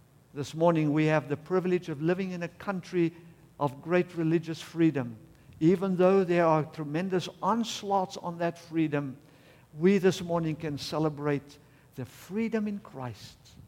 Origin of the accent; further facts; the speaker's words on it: South Africa; So he was my president as a South African.